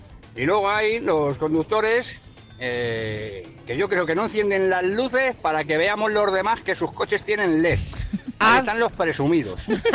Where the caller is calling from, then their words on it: Madrid, Community of Madrid, Spain; de Madrid.